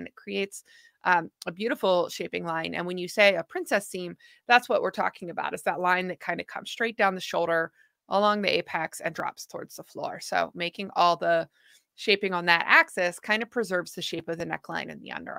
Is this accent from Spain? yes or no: no; Pittsburgh, Pennsylvania, United States; So we're gonna do some knitting together here in my hometown.